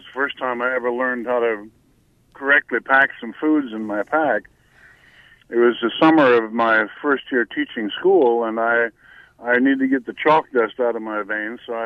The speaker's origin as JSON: {"language": "English", "town": "Sioux Creek Township", "region": "Wisconsin", "country": "United States", "tie": "born or raised there", "said": "I'm born and raised in Sioux Creek Township in Barron County, and my father was a farmer"}